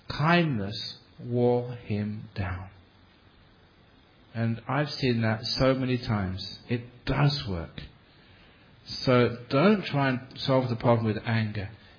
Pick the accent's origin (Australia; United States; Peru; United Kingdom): United Kingdom; England; I'm English.